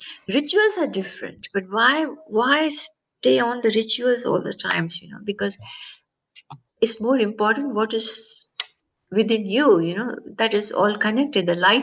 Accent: India; born there; And I was born in India.

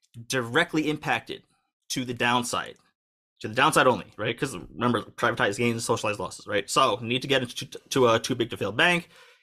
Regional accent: United States; I've been here for a few years, but I'm U.S. born and raised, as you can tell by my accent.

